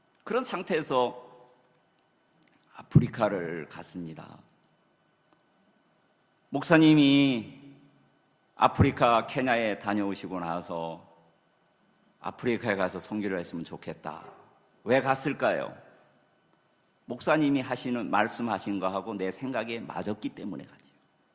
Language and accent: Korean; Chungcheong, South Korea; 제 고향이 충청도입니다.